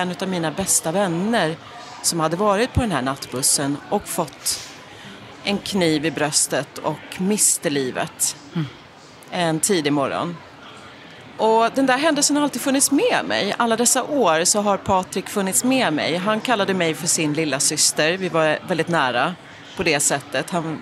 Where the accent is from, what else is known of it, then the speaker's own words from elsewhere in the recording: Bålsta, Uppsala County, Sweden; Sen åker jag hem till Bålsta där jag växte upp några dagar senare